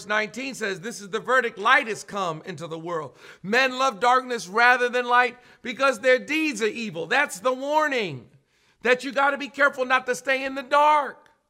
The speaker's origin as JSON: {"language": "English", "country": "United States", "tie": "born there", "said": "I was born in America"}